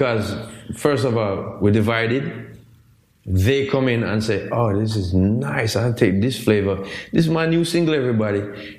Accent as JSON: {"language": "English", "country": "Jamaica", "said": "And I'm like, I'm Jamaican, I know more than this woman."}